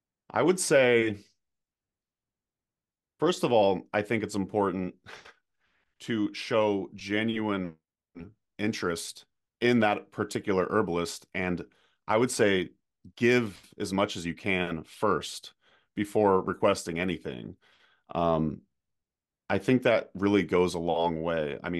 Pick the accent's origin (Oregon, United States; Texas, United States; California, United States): Oregon, United States; now in Wisconsin, United States; Since I moved to the Midwest here in Wisconsin, I'm from Oregon, but I moved to Wisconsin